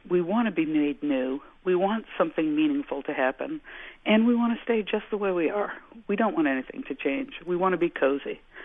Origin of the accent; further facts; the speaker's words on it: New York City, New York, United States; I lived in New York, I'm a New Yorker, and like a lot of sort of professional New Yorkers